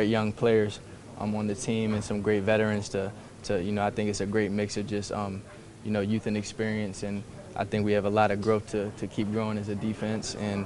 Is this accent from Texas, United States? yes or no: yes; Texas, United States; I've been seeing it since I first got here as a Texan.